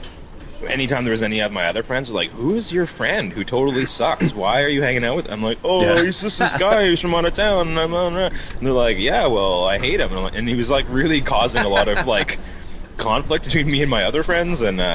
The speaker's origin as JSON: {"language": "English", "country": "Canada", "said": "We're nice Canadian"}